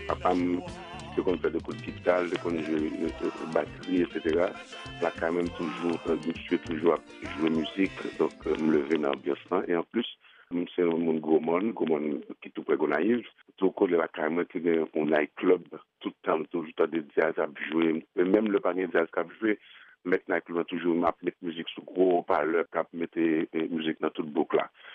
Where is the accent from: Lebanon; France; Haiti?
Haiti; Donc, bon, en tant qu'haïtien, moi qui aime mon matin